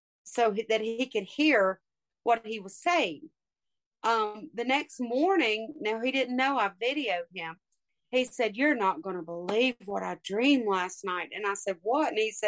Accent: Fairburn, Georgia, United States; I grew up in Fairburn, Georgia, and I never really thought about the things then and the stories.

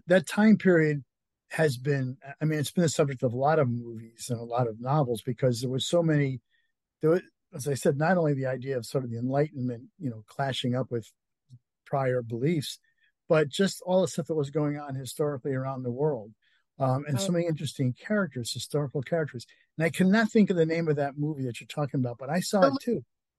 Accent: New England, United States; So, you know, growing up in New England, yeah, there's a lot of history

